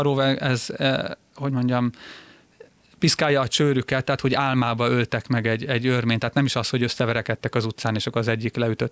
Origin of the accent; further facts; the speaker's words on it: Hungary; amikor említettem stoppolásaim során, hogy én magyar vagyok